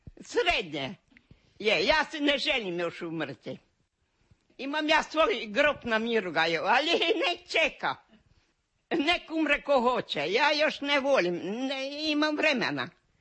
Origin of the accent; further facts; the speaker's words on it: Hrženica, Varaždin County, Croatia; now in Zagreb, Croatia; Ludbreg mi je općina i Kotar. A županja mi je Varaždinska, a selo mi je bilo Hrženica. Udala sam se u selo. Treća godina smo išli obe dva u Zagreb.